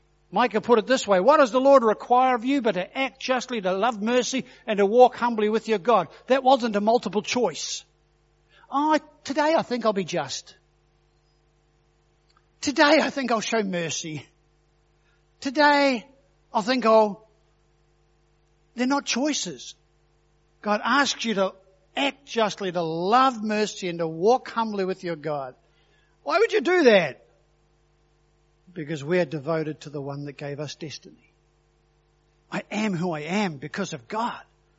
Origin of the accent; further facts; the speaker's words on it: Auckland, New Zealand; So at 13, I fly back down to the South Island. We left and went to Auckland, by the way. So I grew up in Auckland